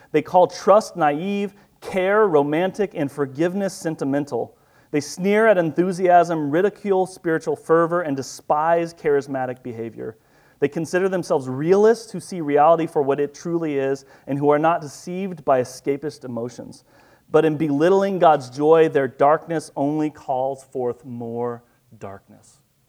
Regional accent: Kansas, United States; My mom, we grew up in Southwest Kansas where you had the dial telephone, right, and we had a CB.

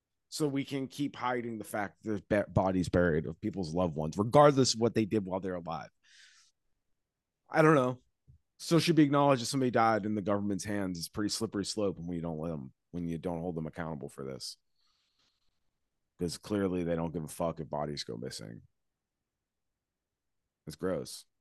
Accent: Quincy, Massachusetts, United States; I grew up in Quincy, Mass. There's marshes.

